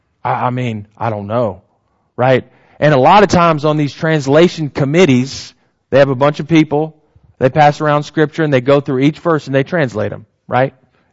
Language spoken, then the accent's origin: English; United States; Because I know we're American and we speak English